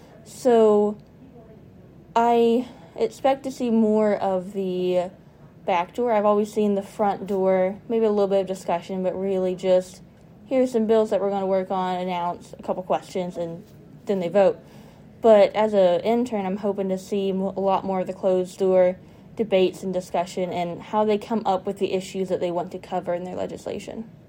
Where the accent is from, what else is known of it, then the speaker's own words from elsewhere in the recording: Buffalo, West Virginia, United States; I am from Buffalo, West Virginia in Putnam County.